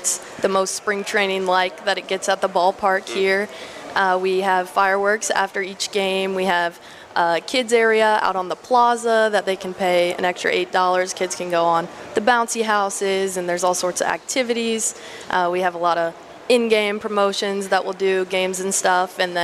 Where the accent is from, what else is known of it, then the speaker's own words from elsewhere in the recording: St. Louis, Missouri, United States; Everybody's, I'm from St. Louis, Missouri.